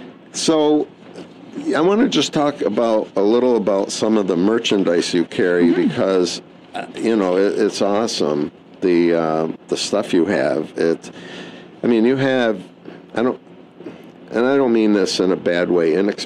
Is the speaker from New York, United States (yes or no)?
yes; Gloversville, New York, United States; I grew up in Gloversville.